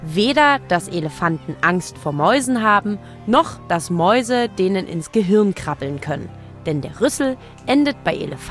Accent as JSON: {"language": "German", "town": "Leipzig", "region": "Saxony", "country": "Germany", "tie": "born or raised there", "said": "meine Heimatstadt Leipzig"}